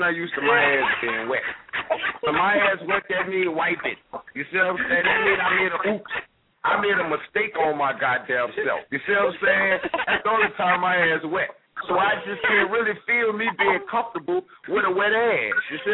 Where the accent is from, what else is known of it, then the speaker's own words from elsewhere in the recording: Louisiana, United States; You know I'm from Louisiana. This the swamp boys around here.